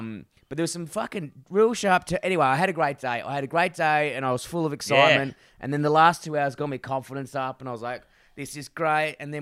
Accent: Perth, Western Australia, Australia; which was red clay and rocks, which is my hometown of Perth.

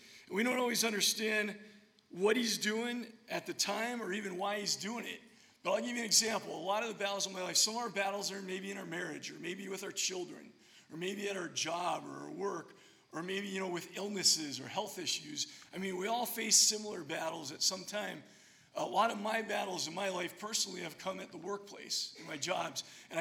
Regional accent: New Hampshire, United States; I can count on less than one hand how many people I've met from my home state of New Hampshire.

